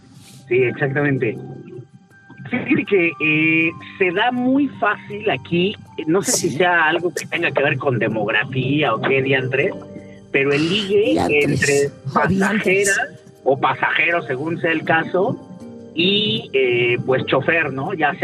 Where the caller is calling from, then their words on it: Mexico City, Mexico; De aquí, de la Ciudad de México.